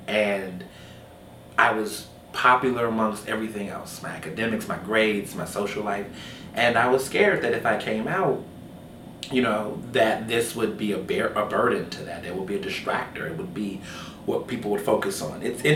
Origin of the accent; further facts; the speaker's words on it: the South, United States; Growing up in the South, you know, I was in a school with mostly black and brown kids, mostly African American and Latinx, you know, kids.